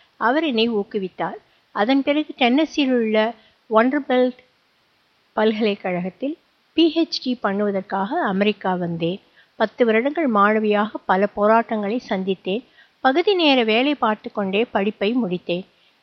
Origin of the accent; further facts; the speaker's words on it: Kanchipuram, Tamil Nadu, India; நான் காஞ்சிபுரத்தில் ஒரு நடுத்தர குடும்பத்தில் பிறந்து வளர்ந்தேன்.